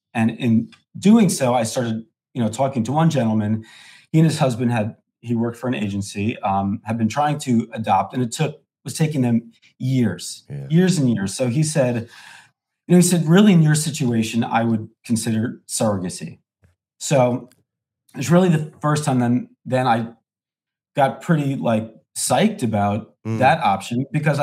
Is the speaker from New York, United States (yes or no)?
yes; New York, United States; I am born and raised in New York. I am 46 years old.